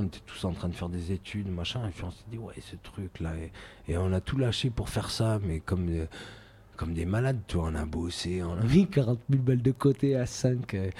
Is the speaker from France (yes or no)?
yes; Thonon-les-Bains, Auvergne-Rhône-Alpes, France; je suis né à Thonon-les-Bains et jusqu'à 11 ans j'ai grandi là-bas.